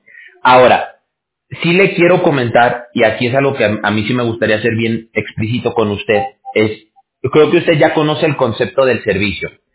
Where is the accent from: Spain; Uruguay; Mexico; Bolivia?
Mexico; Aguascalientes; now in California, United States; no sé si usted ubique Aguascalientes, que es de donde yo soy.